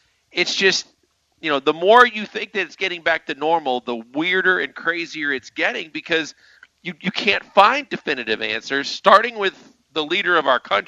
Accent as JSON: {"language": "English", "town": "Milwaukee", "region": "Wisconsin", "country": "United States", "tie": "born or raised there", "said": "She's from my hometown. She's from Milwaukee."}